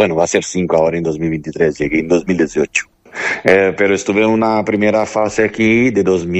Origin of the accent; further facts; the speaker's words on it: Porto Alegre, Rio Grande do Sul, Brazil; Soy del sur, de Porto Alegre, Rio Grande do Sul.